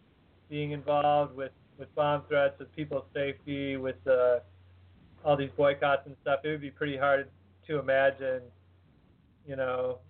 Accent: Minnesota, United States; And so I grew up in Minnesota and, you know, obviously thousands of miles away from Los Angeles

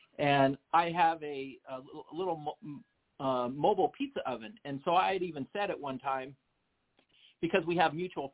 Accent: Stockton, California, United States; Well, I was born in Stockton, California.

